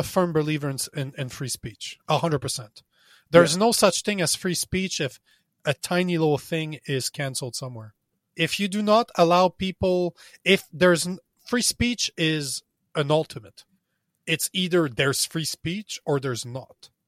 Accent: Canada; We're both Canadian. We come from the same place.

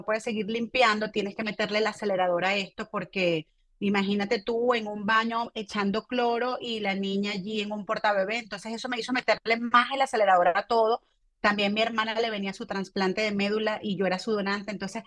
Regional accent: Venezuela; now in Miami, United States; Bueno, mira, soy venezolana. Llegué hace 12 años a este país, llegué a Miami

